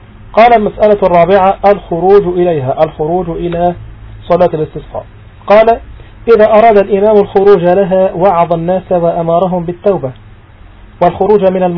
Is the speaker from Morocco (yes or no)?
no; Egypt; مشهور عندنا في مصر نقول أنا لبست البدلة